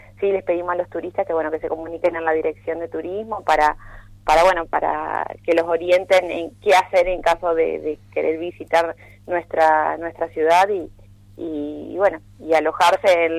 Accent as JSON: {"language": "Spanish", "town": "Gualeguaychú", "region": "Entre Ríos", "country": "Argentina", "tie": "born there", "said": "yo soy nacida en Gualeguaychú, mi familia de ambos lados, materna y paterna, son de ahí, de Gualeguaychú, pero sí, me crié acá, orillas de nuestro río Uruguay"}